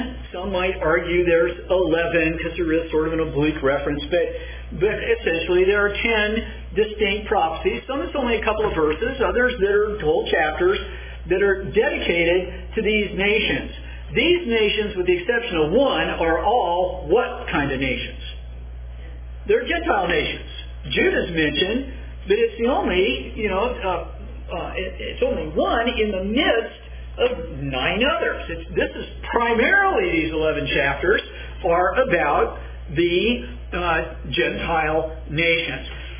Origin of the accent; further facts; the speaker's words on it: Eugene, Oregon, United States; Now see, I just want everybody on the tape to know what brilliant geniuses that we grew up in the Eugene area.